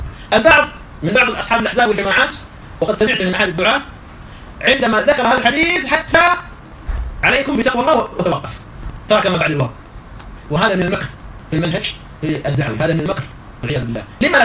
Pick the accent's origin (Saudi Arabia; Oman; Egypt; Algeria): Saudi Arabia; عندنا في السعودية